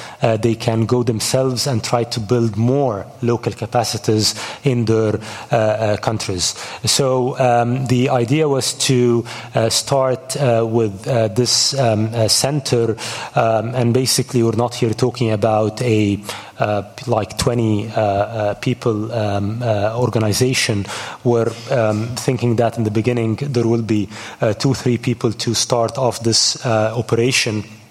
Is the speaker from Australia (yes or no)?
no; Egypt; I come from Egypt and I'm based in Cairo, so I consider myself very much from Africa as well.